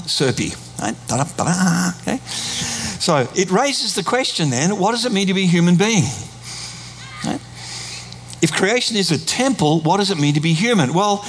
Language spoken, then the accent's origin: English; Australia; I'm an Aussie